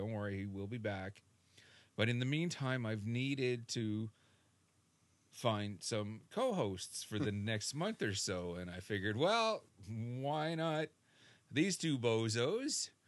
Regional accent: Canada; I'm so Canadian

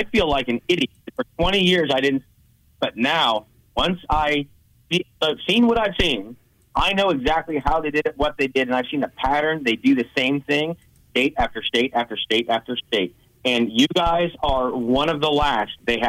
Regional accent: Colorado, United States; And I came from Colorado, where the corruption is all the way through Colorado.

